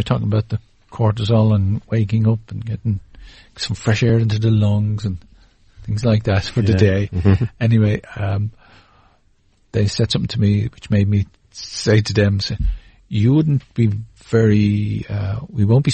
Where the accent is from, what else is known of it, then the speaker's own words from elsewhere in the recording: Leinster, Ireland; just from the end of my the end of the road in County Meath, in my hometown.